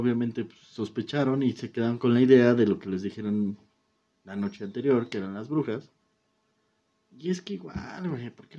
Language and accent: Spanish; Mexico; como todos sabemos, los mexicanos, lamentados de madre, ahuyentamos a las brujas